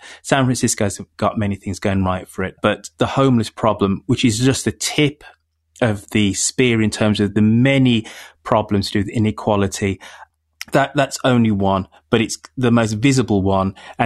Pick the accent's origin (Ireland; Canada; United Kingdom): United Kingdom; now in United States; I'm a Brit who is in love with some aspects of this crazy country called America. But you know what? I still say God save the Queen.